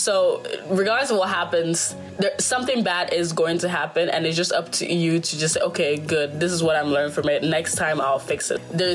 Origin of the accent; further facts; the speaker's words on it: Cameroon; moved away; Yeah, I think definitely because we immigrated here from Cameroon.